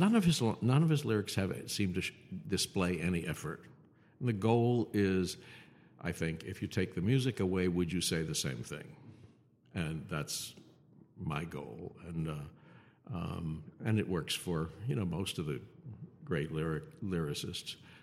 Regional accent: Wisconsin, United States; born there; my mother's family lived in Wisconsin, so that's why I was born in Wisconsin.

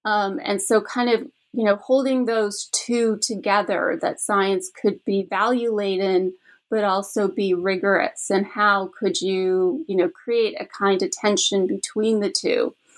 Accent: Canada; I'm originally from Canada.

